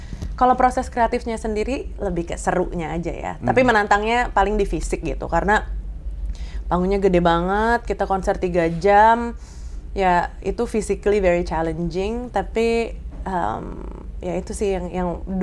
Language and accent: Indonesian; Jakarta, Indonesia; Gue dari Jakarta ya.